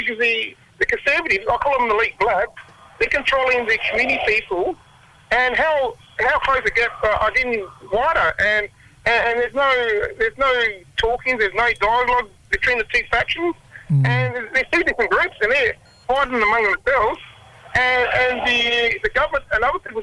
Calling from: Western Australia, Australia; I'm calling from Noongar country.

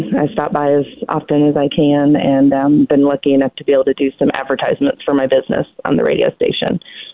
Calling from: Foley, Alabama, United States; Well, I'm at my office in Foley, Alabama, but I live in Fairhope.

